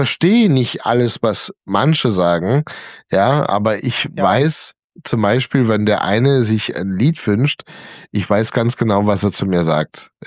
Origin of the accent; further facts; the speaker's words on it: Germany; ich bin Deutscher.